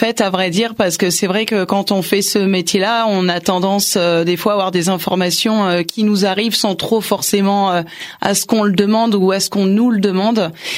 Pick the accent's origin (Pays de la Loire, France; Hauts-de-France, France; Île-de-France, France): Pays de la Loire, France; Angers; born there; Oui, je suis née à Angers, tout à fait, oui.